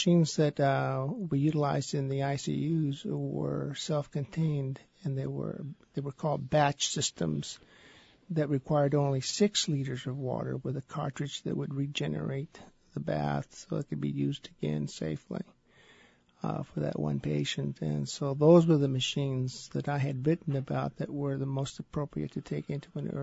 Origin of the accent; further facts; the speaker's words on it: Sylmar, California, United States; I grew up in Sylmar.